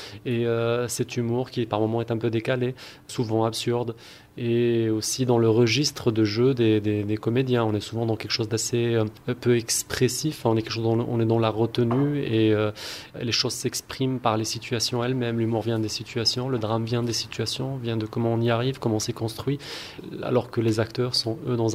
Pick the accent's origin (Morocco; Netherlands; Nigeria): Morocco; Alors, je viens du Maroc, donc j'y suis né, j'y habite.